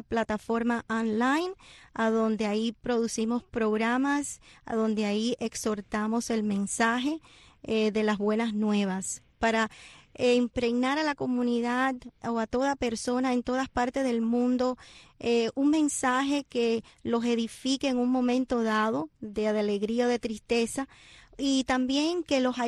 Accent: Cuba; Cuba, mi tierra

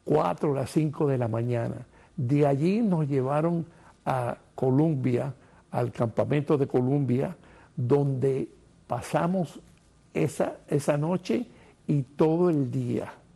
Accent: Cuba; para mí esto ha sido un deber de como cubano.

